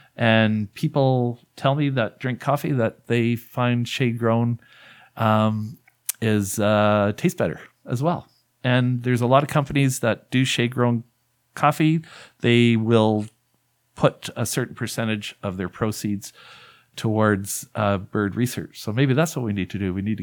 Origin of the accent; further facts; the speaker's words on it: Tri-Towns, Ontario, Canada; So I went, I'm actually from the Tri-Towns.